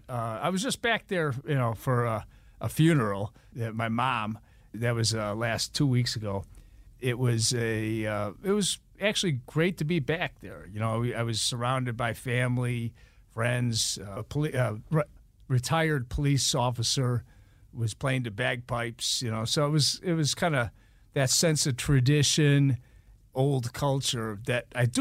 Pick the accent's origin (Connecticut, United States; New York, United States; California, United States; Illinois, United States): Illinois, United States; Chicago; I'm from Chicago, the south side of Chicago. It's a good place to grow up because you kind of learn the ropes pretty quickly.